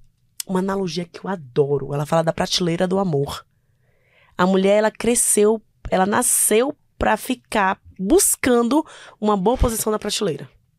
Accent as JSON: {"language": "Portuguese", "region": "Bahia", "country": "Brazil", "lives_now": "São Paulo, Brazil", "said": "seria a minha mudança para São Paulo. Eu sou baiana."}